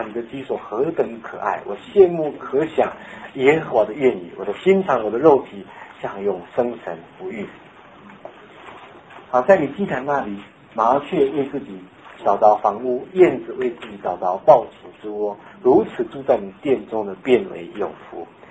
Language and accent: Chinese; China; 我们中国人说无欲则刚嘛